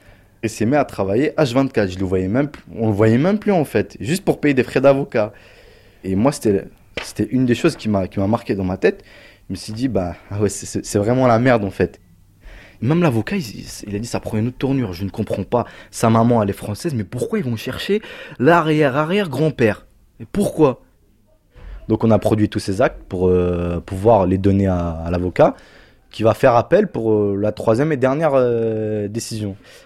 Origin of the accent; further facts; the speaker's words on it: France; elle est française, mon arrière-grand-père, il est français. Ils sont tous français. Donc moi, j'ai ça, c'est dans mon sang. J'ai pas demandé de titre de séjour ou quoi que ce soit. Je suis français.